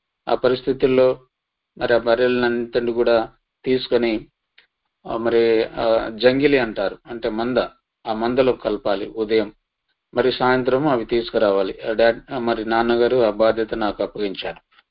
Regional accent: Vempenta, Andhra Pradesh, India; నంద్యాల జిల్లాలో మరి పాములపాడు మండలము అనేటువంటి మండలం దగ్గర వేంపెంట గ్రామం మా స్వస్థలం.

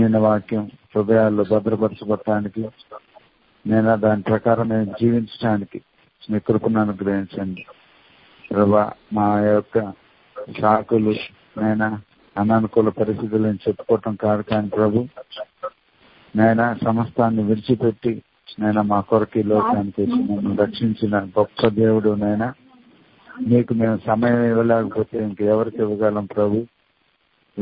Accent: Srikakulam, Andhra Pradesh, India; Sir నేనే sir Srikakulam నుంచి.

